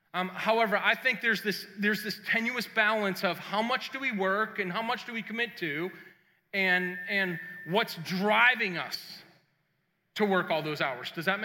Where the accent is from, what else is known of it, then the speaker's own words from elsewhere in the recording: New England, United States; I grew up in New England, man. We grew up like lots of snow.